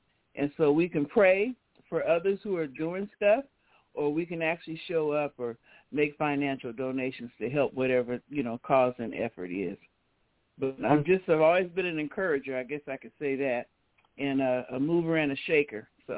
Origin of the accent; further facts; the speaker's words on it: Sacramento, California, United States; And my upbringing and growing up in Del Paso Heights, I saw a lot of violence, and it really hasn't changed.